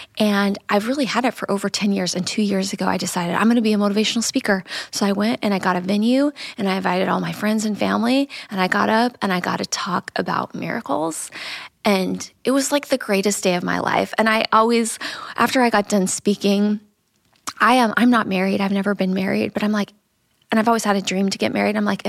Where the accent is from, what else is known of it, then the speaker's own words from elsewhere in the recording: Wyoming, United States; I grew up in Wyoming in a Mormon family.